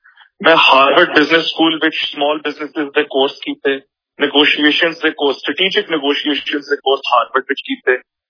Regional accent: Canada; ਮੈਂ ਇੱਥੇ ਪੈਦਾ ਹੋਇਆ ਸੀ ਕੈਨੇਡਾ ਵਿੱਚ, ਮੈਂ ਇੱਥੇ ਹੀ ਪੜ੍ਹਾਈ ਕੀਤੀ ਹੈ, ਇੱਥੇ ਮੈਂ ਆਪਣਾ ਬਿਜ਼ਨਸ ਸ਼ੁਰੂ ਕੀਤਾ, ਇੱਥੇ ਮੇਰੀ ਫੈਮਿਲੀ ਹੈਗੀ ਹੈ, ਮਾਈ hole life, my hole ecosystem is in Canada.

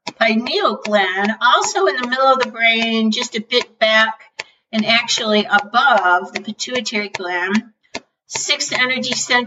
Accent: United States; That's Sanskrit, and I'm American, and I've never had Sanskrit lessons.

